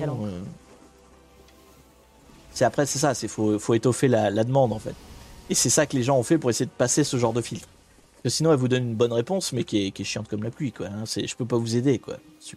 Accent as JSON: {"language": "French", "region": "Normandy", "country": "France", "said": "moi, je suis normand. Bon là maintenant je suis dans les Pays de la Loire, mais je suis né en Normandie"}